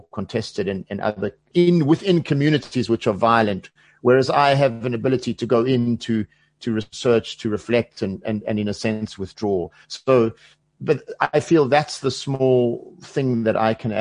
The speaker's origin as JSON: {"language": "English", "country": "South Africa", "said": "what's fascinating for me as a South African, okay, I've worked for the UN in many places"}